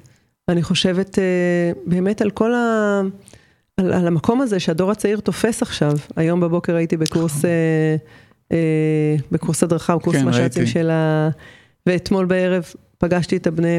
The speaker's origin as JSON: {"language": "Hebrew", "town": "Rishon LeZion", "region": "Central District", "country": "Israel", "tie": "born or raised there", "also_born_or_lived": "Tel Aviv", "said": "אז אני נולדתי בתל אביב, בגיל 5 בערך ההורים שלי עברו לראשון לציון"}